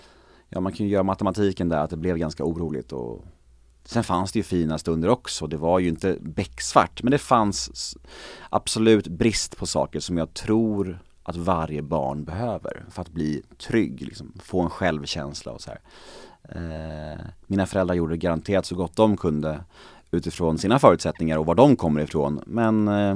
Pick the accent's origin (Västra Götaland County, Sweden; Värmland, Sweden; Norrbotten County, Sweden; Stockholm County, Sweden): Stockholm County, Sweden; Stockholm; born there; Jag är född på Södermalm i Stockholm. På den tiden där Södermalm var verkligen Södermalm. Det var en bohemisk vänsterfamilj och det var lite happy flower power och så här över hela uppväxten.